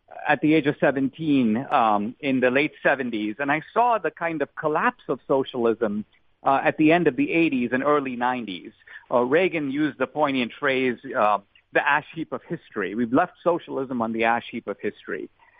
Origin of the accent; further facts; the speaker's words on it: India; in India, my home country